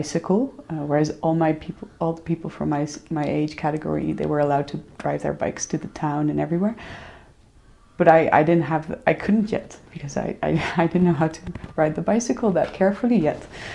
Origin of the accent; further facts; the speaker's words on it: Kenya; Because we grew up in Kenya, I as I said, I think the worlds were quite small.